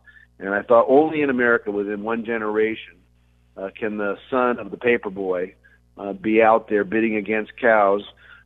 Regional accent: El Monte, California, United States; also born or lived in Rosemead / Temple City / San Marino; I grew up in the San Gabriel Valley. We started in El Monte and moved to Rosemead and then to Temple City and then later on to San Marino. And if you know anything about Southern California, that's right up the economic ladder.

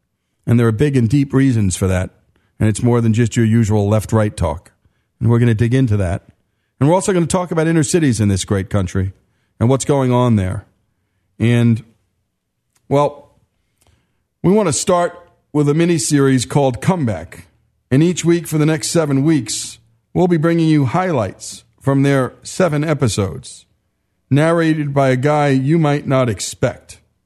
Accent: Nigeria; moved away as an adult; I grew up in Nigeria and didn't migrate till I was in my late 20s.

